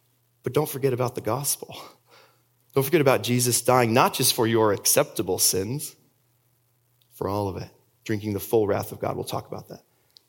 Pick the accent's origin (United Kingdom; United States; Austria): Austria; also born or lived in Germany; I was born and raised in Austria. I went to high school in Germany. I love Austria, and I love Germany.